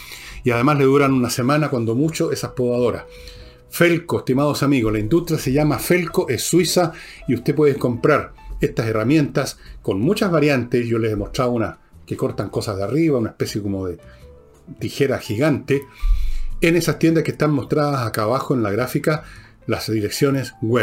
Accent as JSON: {"language": "Spanish", "country": "Chile", "said": "Tengo mi vida hecha acá y soy chileno y quiero seguir en Chile y contribuir."}